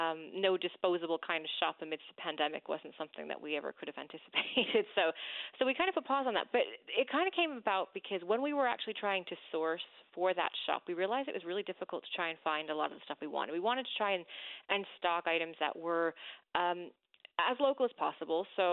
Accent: Random Island, Newfoundland and Labrador, Canada; I'm originally from Random Island. I've been living abroad for about over 10 years now.

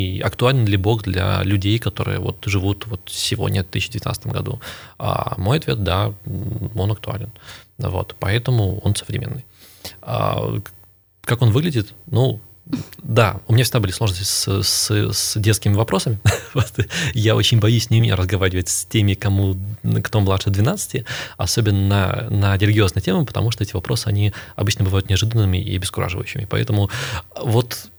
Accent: Belarus; я озвучу о том, что я белорус

